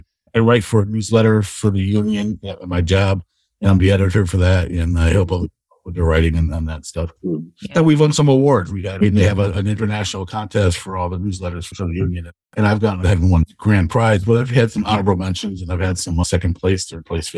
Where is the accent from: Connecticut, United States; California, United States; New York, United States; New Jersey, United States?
Connecticut, United States; South Windsor; So, but we also call it a South Side story because I'm from South Windsor.